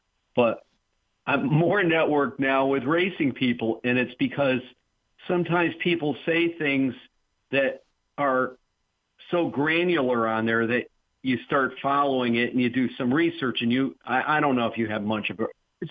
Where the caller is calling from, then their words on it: Connecticut, United States; from Connecticut who sent you an invitation.